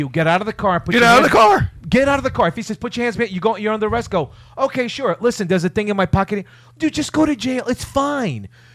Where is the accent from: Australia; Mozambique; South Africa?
Mozambique; I grew up in Mozambique, Africa.